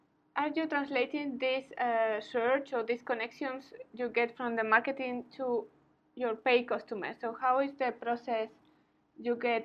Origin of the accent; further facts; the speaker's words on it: Spain; Because you are from Chile and I come from Spain